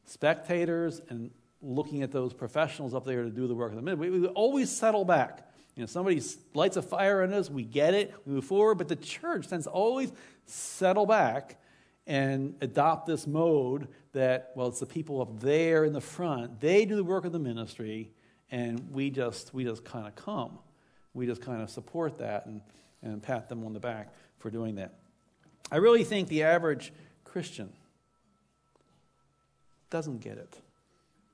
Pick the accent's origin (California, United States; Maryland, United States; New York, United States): Maryland, United States; Baltimore; Growing up in Baltimore, Maryland, we went there a lot because it was 1 hour away in D.C.